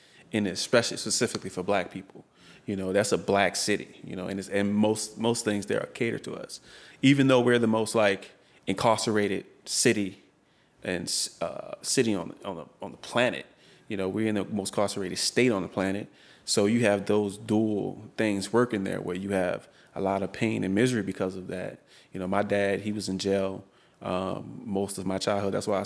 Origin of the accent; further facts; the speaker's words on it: New Orleans, Louisiana, United States; So born and raised in New Orleans, Algiers